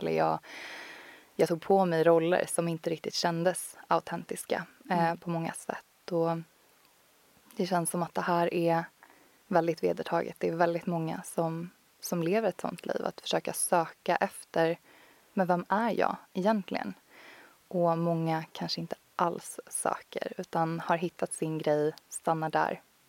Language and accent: Swedish; Stockholm, Stockholm County, Sweden; also born or lived in Copenhagen; jag bodde själv i Köpenhamn också så var det nästan bara jobbet. Mina vänner och familj var kvar hemma i Stockholm.